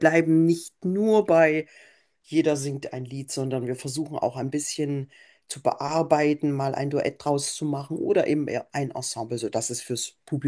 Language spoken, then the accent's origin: German; Leipzig, Saxony, Germany; Ich komme ja auch aus Leipzig